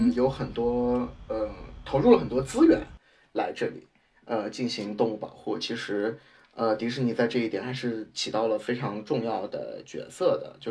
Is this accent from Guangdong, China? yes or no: yes; Foshan, Guangdong, China; 我的家乡是佛山，所以作为一个来自于武术之乡，当然我自己并不会的这么一个人，然后从小我们到了外省或者是外国，基本上功夫电影或者是功夫这个事情是伴随我的身份的一部分的。